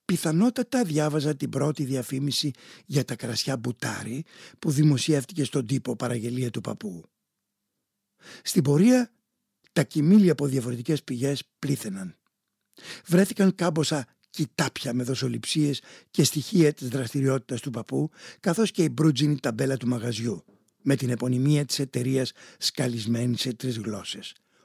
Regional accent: Nymfaio, Western Macedonia, Greece; Νέβεσκα είναι το χωριό μου, τον Ιμφαίο

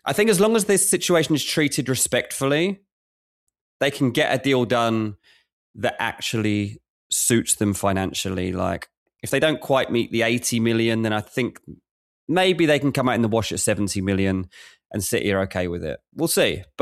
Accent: England, United Kingdom; as an Englishman

